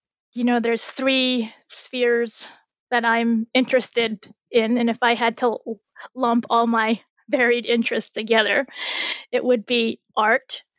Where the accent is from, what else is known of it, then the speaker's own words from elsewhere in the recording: Spring Valley, New York, United States; I have this great group of friends from my hometown in Spring Valley, New York.